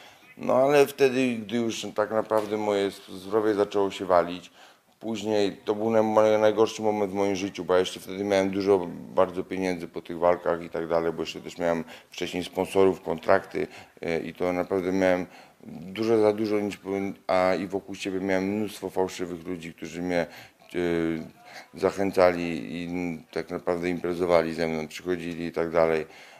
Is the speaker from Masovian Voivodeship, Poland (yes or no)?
no; Jelenia Góra, Lower Silesian Voivodeship, Poland; pochodzę z Jeleniej Góry